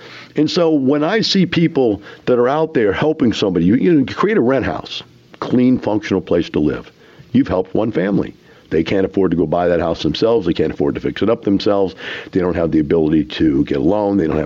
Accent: Houston, Texas, United States; you talk to somebody, yeah, we're from Houston.

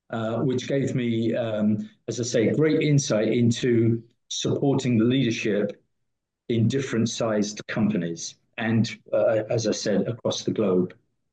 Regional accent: United Kingdom; moved away; So I, as my accent will infer, I came over from the UK quite a long time ago, about 30-something years ago.

